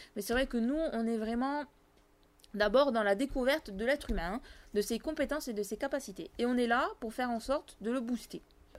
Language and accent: French; Corsica, France; je suis Corse, je vais pas dénigrer mes compatriotes